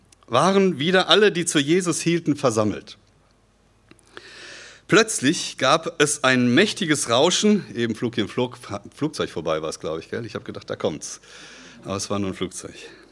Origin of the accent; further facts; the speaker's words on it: Bad Schönborn, Baden-Württemberg, Germany; In Bad Schönborn, wo ich herkomme